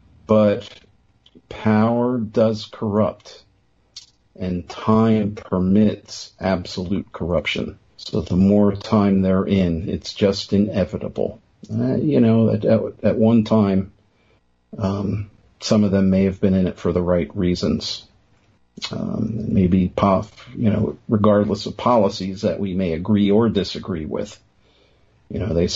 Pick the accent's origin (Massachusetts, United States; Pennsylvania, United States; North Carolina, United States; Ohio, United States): Pennsylvania, United States; you have a state like Pennsylvania, my home state, where citizens don't even have the right, the constitutional right, to call for referendums.